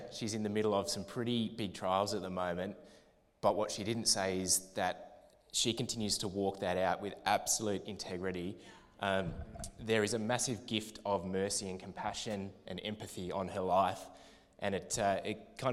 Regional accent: Tasmania, Australia; Growing up as kids, I grew up in Tassie.

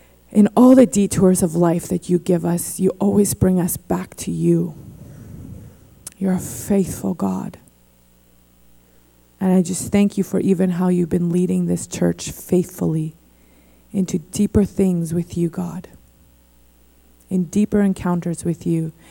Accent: Canada; I'm Canadian.

